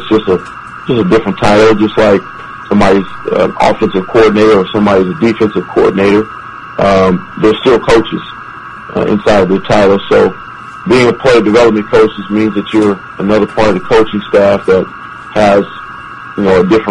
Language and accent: English; Oakland, California, United States; I'm actually from Oakland. I'm born and raised.